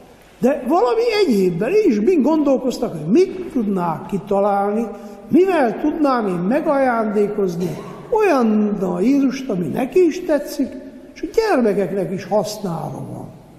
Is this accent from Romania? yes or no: yes; Miercurea Ciuc, Harghita, Romania; én Csíkszeredában nőttem fel